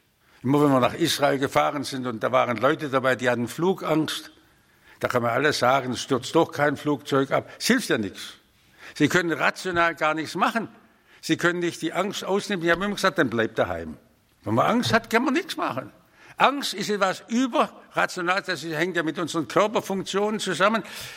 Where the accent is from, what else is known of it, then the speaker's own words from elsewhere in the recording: Stuttgart, Baden-Württemberg, Germany; die reichsten Zeiten meines Lebens habe ich in meiner Kindheit in Hungerjahren in Stuttgart erlebt, wo der Vater in Gefangenschaft war.